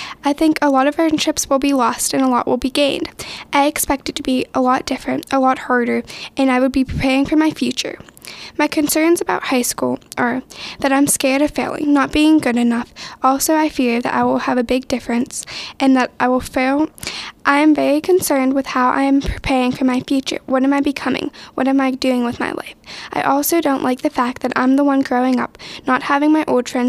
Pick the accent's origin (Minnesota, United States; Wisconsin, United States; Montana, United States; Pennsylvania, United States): Pennsylvania, United States; Greensburg; I'm 14 years old and I'm from Greensburg, Salem.